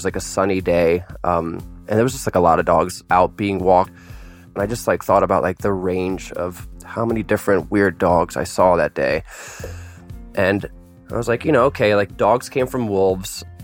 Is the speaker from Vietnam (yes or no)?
no; Kenya; growing up in Kenya, quick backstory. When I grew up in Kenya, I was on an island off the coast, and it was a very like open, small village